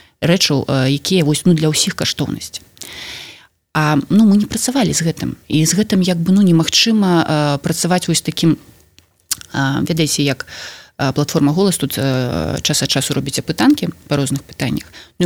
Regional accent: Belarus; мы, белорусы

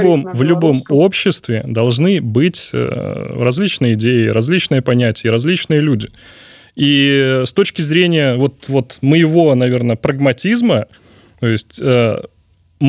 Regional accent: Belarus; Мы белорусы

